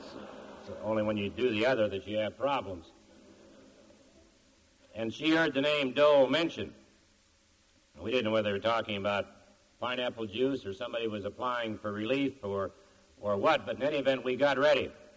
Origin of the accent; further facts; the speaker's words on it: Kansas, United States; And that I was raised in Kansas and all